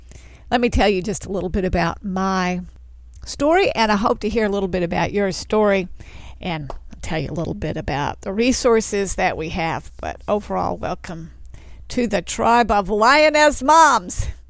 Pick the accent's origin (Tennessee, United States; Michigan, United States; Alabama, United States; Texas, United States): Texas, United States; Austin; I started on the radio in my hometown in Austin, Texas. I tend to talk like that still